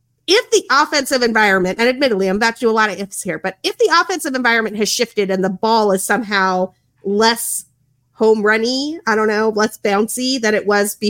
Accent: New Mexico, United States; I am Mexican. I'm Mexican American. My family's from New Mexico. Like, we came Spain to Mexico. Anyway, we were Spanish, then we were Mexican, and now we're American, and we've just been here for 500 years.

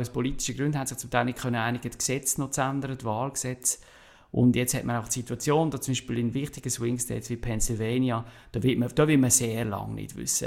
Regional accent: Switzerland; etwas, was als Schweizer für uns ein bisschen

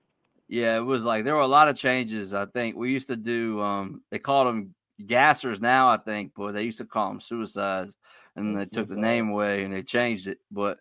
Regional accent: Harrisonburg, Virginia, United States; I'm from Harrisonburg, Virginia, originally. So I went to this little school called Broadway High School.

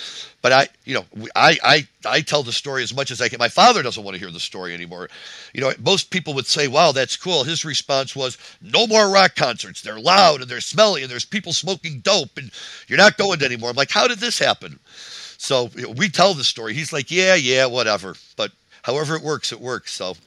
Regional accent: St. Louis, Missouri, United States; although you're from St. Louis, Keith is from St. Louis, I'm from St. Louis, there's a little bit of an age difference here, not much, but enough. And I never knew Keith in St. Louis. I met him up here.

